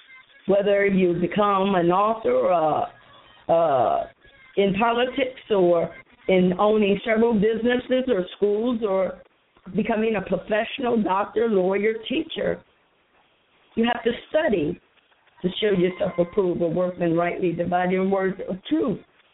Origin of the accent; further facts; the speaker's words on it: Harrisburg, Pennsylvania, United States; I came back to my hometown, which is in Harrisburg